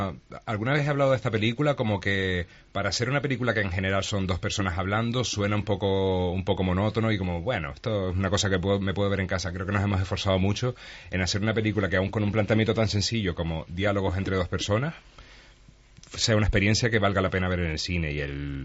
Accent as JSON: {"language": "Spanish", "region": "Canary Islands", "country": "Spain", "accent": "Canarian", "said": "a mí se me ocurre que aquí tenemos un acento canario sin complejos"}